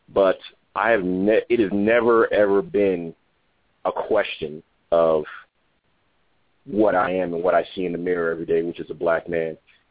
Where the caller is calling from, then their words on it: El Paso, Texas, United States; El Paso, Texas.